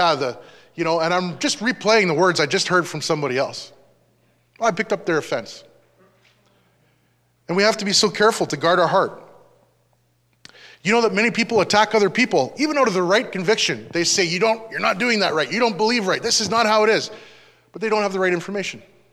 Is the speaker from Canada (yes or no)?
yes; Canada; as a Canadian, we live in this land